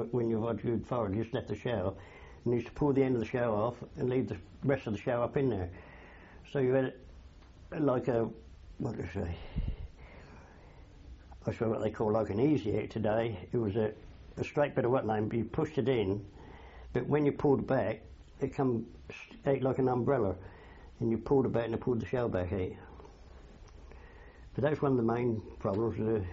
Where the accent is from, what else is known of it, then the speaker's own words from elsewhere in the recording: Scotland, United Kingdom; Well, I come from Scotland.